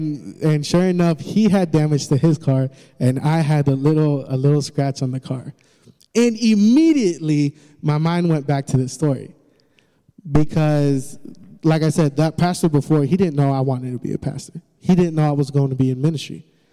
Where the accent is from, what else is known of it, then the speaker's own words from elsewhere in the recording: the South, United States; And we're from the South